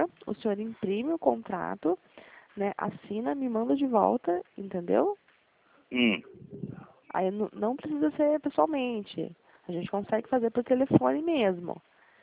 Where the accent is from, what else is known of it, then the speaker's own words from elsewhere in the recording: São José dos Campos, São Paulo, Brazil; eu sou de São José dos Campos, São Paulo.